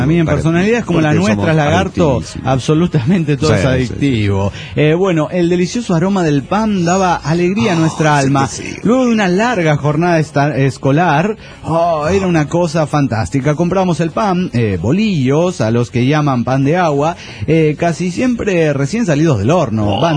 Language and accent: Spanish; Mexico City, Mexico; Somos los amigos de Bukowski del DF mexicano.